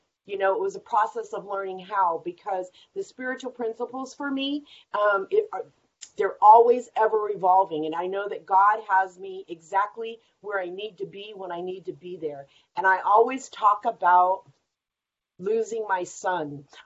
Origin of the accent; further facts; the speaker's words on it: California, United States; But what it means is that I moved from Sacramento back to where I grew up, which was near San Francisco.